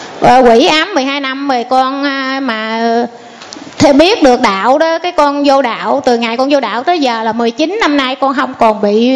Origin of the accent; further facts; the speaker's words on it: Cà Mau, Vietnam; Dạ con ở Cà Mau.